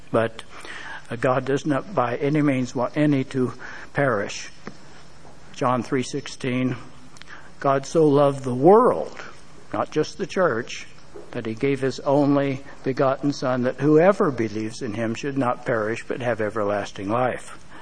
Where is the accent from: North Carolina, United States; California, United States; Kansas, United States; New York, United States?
Kansas, United States; Dodge City; born there; including the plains of Kansas, where I was born in Dodge City.